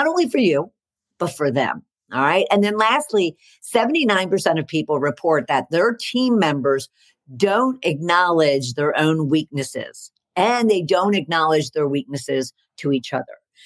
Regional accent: Pennsylvania, United States; he's a long ago famous football coach for Penn State University, my home state.

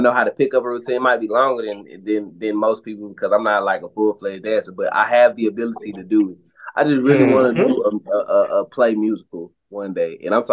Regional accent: the South, United States; So I was like, nah, I'm from the South. I cannot do this.

